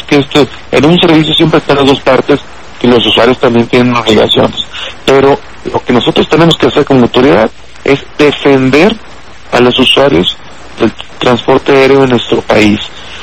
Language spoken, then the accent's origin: Spanish; Monterrey, Nuevo León, Mexico; yo soy de Monterrey. Monterrey, México, México, Monterrey.